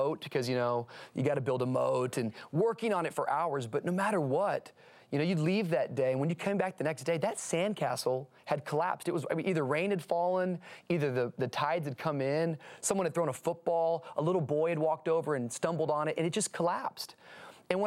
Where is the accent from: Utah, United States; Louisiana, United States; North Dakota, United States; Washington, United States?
Washington, United States; Tacoma; moved away; also born or lived in Miami, Florida; And in 1998, we moved from Tacoma, Washington to Miami, Florida, where my dad took over a little inner city Assemblies of God church.